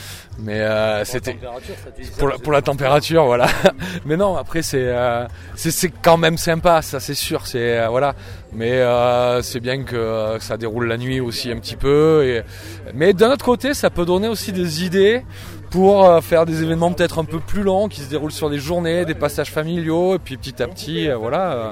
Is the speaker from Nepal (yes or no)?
no; Occitanie, France; puisqu'Aveyronnais, oui, on vient de l'Aveyron.